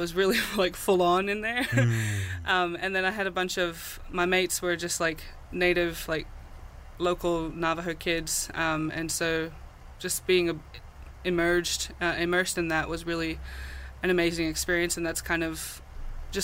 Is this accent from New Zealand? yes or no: yes; New Zealand; born there; I was born here in New Zealand, 1997